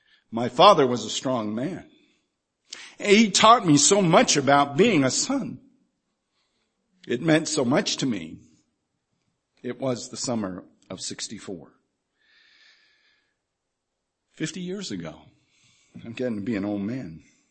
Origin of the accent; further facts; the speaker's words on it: New England, United States; I grew up in New England.